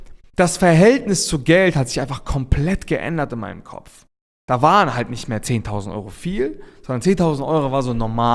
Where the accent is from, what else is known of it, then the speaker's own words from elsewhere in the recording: Reinbek, Schleswig-Holstein, Germany; ich komme halt aus Rheinbeek, so ein Dorf in Schleswig-Holstein, gar nicht mal offiziell aus Hamburg, ich sage immer Hamburg, damit die Leute was damit anfangen können.